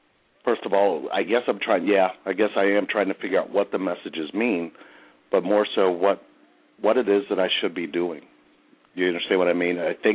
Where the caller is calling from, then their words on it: Cincinnati, Ohio, United States; I'm calling from Cincinnati.